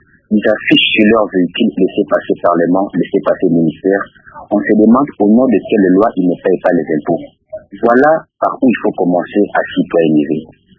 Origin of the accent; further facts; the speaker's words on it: DR Congo; nous tous, nous sommes Congolais, nous avons le même droit